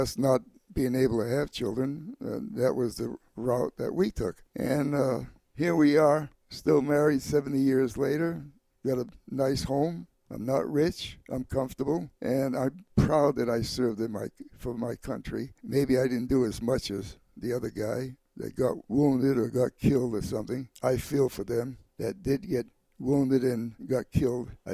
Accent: United States; I'm thankful for being an American. I thank my mother and father for coming here to this great country.

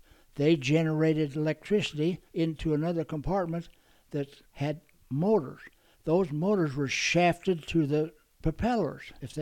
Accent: Wyoming, United States; And here I'm from Wyoming. I didn't know what they were talking about.

